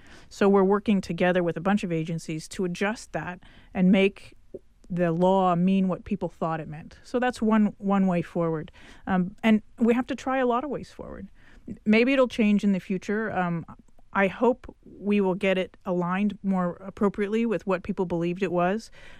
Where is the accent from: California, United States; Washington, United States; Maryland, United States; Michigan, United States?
California, United States; Fresno; I grew up in Fresno. I went to San Joaquin Memorial High School